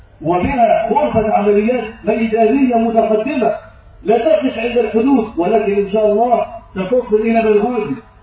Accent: Egypt; بلادنا مصر

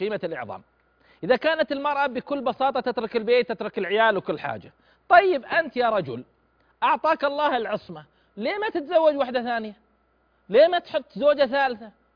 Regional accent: Eastern Province, Saudi Arabia; يعني النخيل عندنا بالاحساء وغيره كانت تكد كدا يعني

